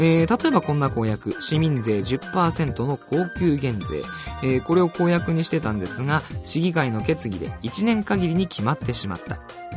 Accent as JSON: {"language": "Japanese", "town": "Kawagoe", "region": "Saitama", "country": "Japan", "tie": "born or raised there", "lives_now": "Toshima, Japan", "said": "僕の実家のね、蓮向かいに住んでる。まあ、そのぐらいね、僕は川越よく知ってるんですけど。"}